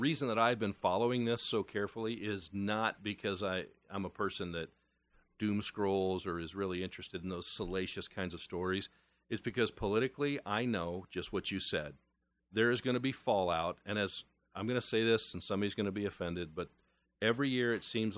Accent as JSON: {"language": "English", "region": "Iowa", "country": "United States", "tie": "born there", "said": "I said, Danny, I was born here in Iowa, you know."}